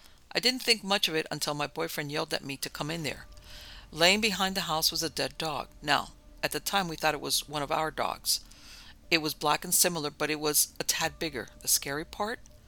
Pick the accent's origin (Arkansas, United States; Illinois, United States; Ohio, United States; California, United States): Arkansas, United States; I was born and raised in Arkansas, out in the middle of nowhere.